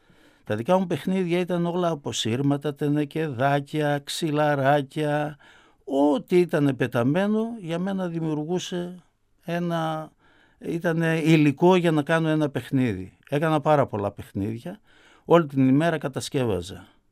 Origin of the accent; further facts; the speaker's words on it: Giannitsa, Central Macedonia, Greece; Γεννήθηκα στα Γενιτσά, στα προσφυγικά, από πρόσφυγες γονείς.